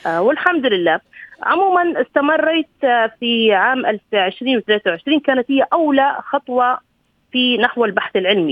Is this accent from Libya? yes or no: yes; Benghazi, Libya; خاصة أننا في زمن في مدينتي كانت تنقلها أثار الحرب، وكانت فيها الأحلام مؤجلة في مدينة بنغازي